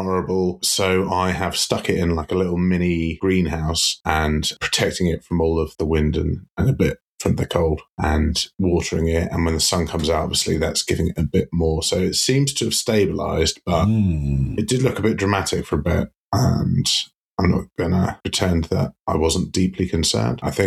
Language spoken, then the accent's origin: English; United Kingdom; But we never get straight to the point because, of course, we're British.